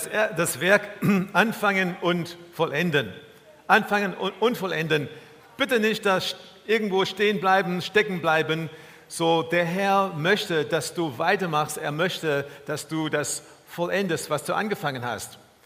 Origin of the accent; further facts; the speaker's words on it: Dresden, Saxony, Germany; now in Bielefeld, Germany; Wir kommen aus Dresden, für die alle, die Gäste sind. Wir haben in Dresden seit 20 Jahren Gemeindearbeit gemacht, Gemeinde geleitet.